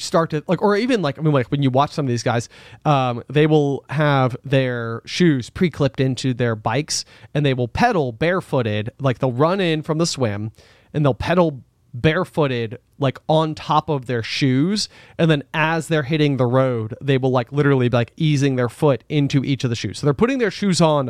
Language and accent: English; Virginia, United States; we grew up like in Franklin County, Virginia, and it like took a hold of me, and I've never been able to let it go.